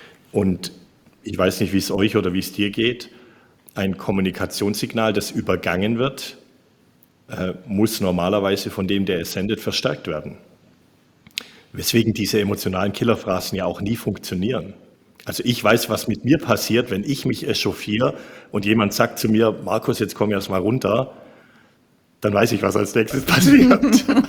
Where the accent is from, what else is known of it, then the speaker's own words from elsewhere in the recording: Baden-Württemberg, Germany; ich bin ja ein gebürtiger Schwabe.